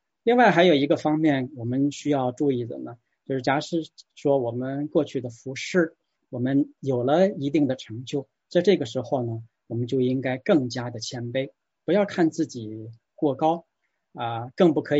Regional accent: China; 我们中国人有一句成语叫一屋不扫，何以扫天下？

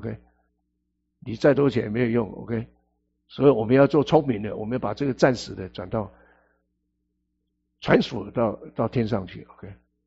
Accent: China; 那我们中国人过年喜欢讲吉利的话，对，而且要大吉大利

